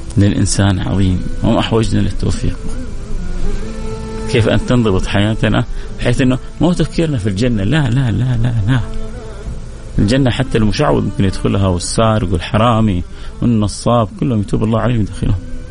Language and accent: Arabic; Sudan; كان أنا من أهل السودان